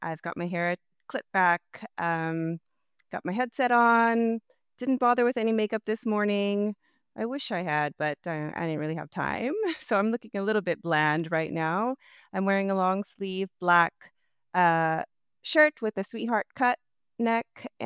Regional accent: San Diego, California, United States; yeah, I'm from Southeast San Diego, which is in Southern California, of course, raised by my mom and my dad.

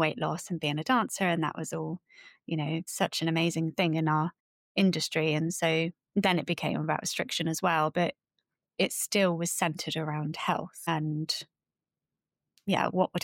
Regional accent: South West England, United Kingdom; I'm a Cornish girl, so fish was like my life growing up

